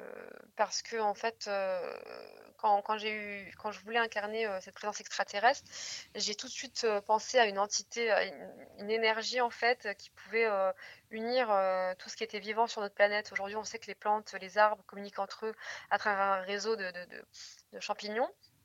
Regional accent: Morocco; also born or lived in China; moi, j'ai grandi au Maroc, notamment en Chine

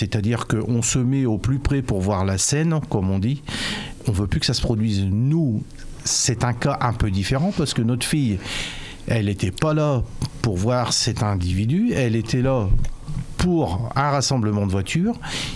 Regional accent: Péronne, Hauts-de-France, France; parce que nous sommes de Péronne

